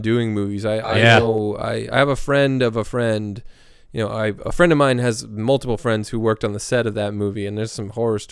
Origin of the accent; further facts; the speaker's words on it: Midwest, United States; I grew up in the Midwest.